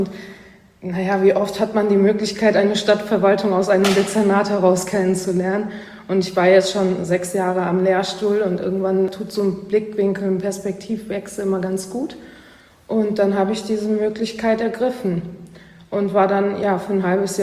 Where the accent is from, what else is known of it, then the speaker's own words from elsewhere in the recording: Wuppertal, North Rhine-Westphalia, Germany; also born or lived in Aachen / Seoul; Ich bin Stadttyp. Ich komme aus Wuppertal. Also ich bin in der Großstadt aufgewachsen, kann man ja bei der Zahl noch sagen. Und habe dann ja in Aachen gewohnt. Die größte Stadt, in der ich gelebt habe, war Seoul mit 8 Millionen